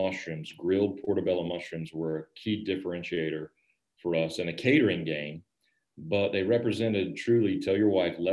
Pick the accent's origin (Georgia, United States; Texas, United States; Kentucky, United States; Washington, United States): Georgia, United States; Hazelhurst; Grew up in South Georgia, really small town, yep. Hazelhurst, Georgia.